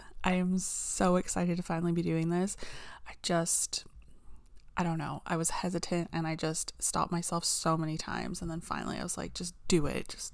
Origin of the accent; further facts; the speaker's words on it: Ontario, Canada; But I'm from Canada, Ontario. Currently, I'm about an hour and a half, roughly we'll say 2 hours away from Toronto. But where I actually am from, I'm about like 6 to 7 hours away.